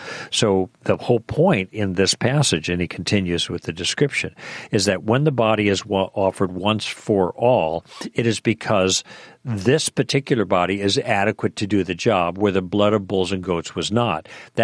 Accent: Midwest, United States; I grew up in the Midwest, and sometimes when a big, bad storm comes in, things get really dark really quickly

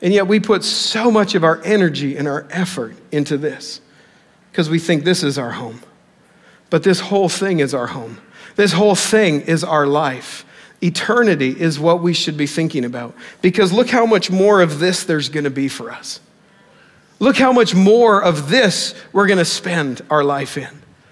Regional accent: Canada; I'm from Canada

